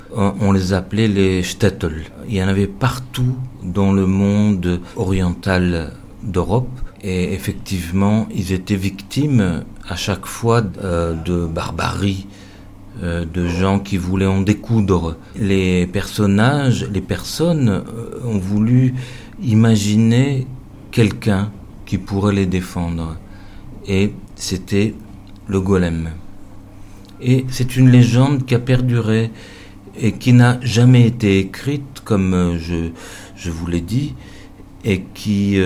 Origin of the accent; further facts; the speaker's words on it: Roubaix, Hauts-de-France, France; born there; je suis né à Roubaix, dans un ghetto polonais